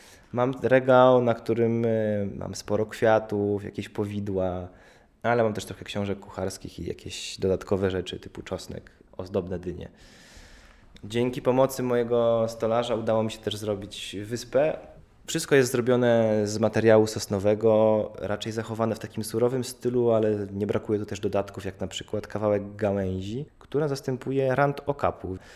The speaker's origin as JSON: {"language": "Polish", "town": "Nowiny", "region": "Lublin Voivodeship", "country": "Poland", "said": "Pochodzę spod Chełma, z małej miejscowości nazwanej Nowiny. Mam 25 lat"}